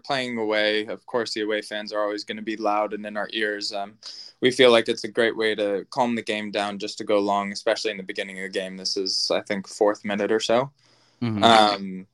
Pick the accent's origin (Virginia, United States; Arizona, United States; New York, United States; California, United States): Virginia, United States; Loudoun County; it was against Loudoun United, which is my hometown club. They weren't a team when I was younger and living there, but they're from fully my hometown